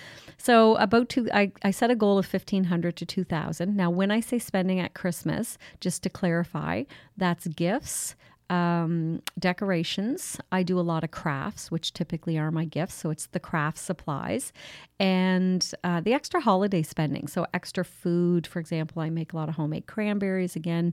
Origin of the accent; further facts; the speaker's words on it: Head of St. Margaret's Bay, Nova Scotia, Canada; now in Hubbards, Canada; I've been here since 1997, so just going on my 21st year, but I'm originally from Head of St. Margaret's Bay, so I was only a hop, skip, and jump away.